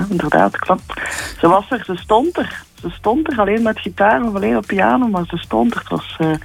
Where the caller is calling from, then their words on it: Bree, Limburg, Belgium; Ik woon in Bree in Tongerlo in België.